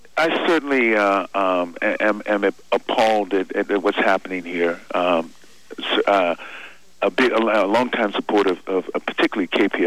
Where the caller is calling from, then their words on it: New York, United States; No, I'm not calling from San Francisco. I happen to be in New York right now.